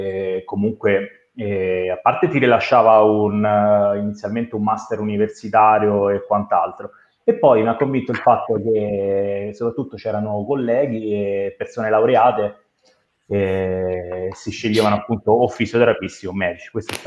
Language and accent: Italian; Rome, Lazio, Italy; Io sono di Roma.